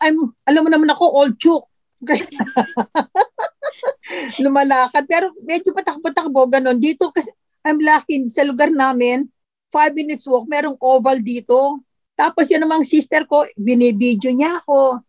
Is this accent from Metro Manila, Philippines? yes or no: yes; Manila, Metro Manila, Philippines; moved away as an adult; now in Melbourne, Australia; Dito din ako sa Melbourne, Australia, Oakley South. Sa Pilipinas, my parents are from Pampanga, but I was born in Manila and grew up in Manila hanggang sa matapos ako sa pag-aaral ko. Nandito ako sa Australia for 39 years.